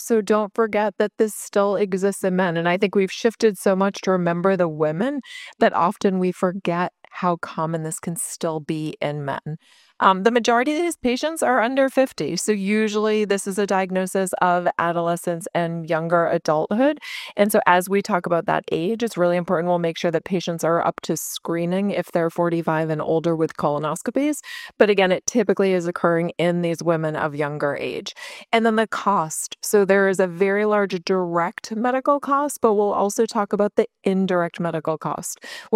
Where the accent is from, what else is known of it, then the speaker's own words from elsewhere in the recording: Atlanta, Georgia, United States; I'm a PA from Atlanta, Georgia.